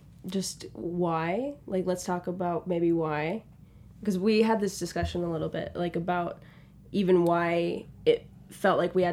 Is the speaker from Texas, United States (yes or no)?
no; Las Cruces, New Mexico, United States; So, you know, I'm from Las Cruces, New Mexico.